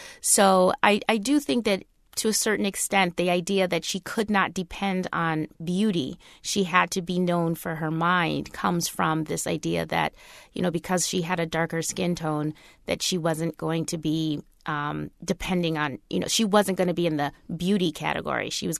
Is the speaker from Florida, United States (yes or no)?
no; Wisconsin, United States; because I grew up in Wisconsin in a mostly white environment.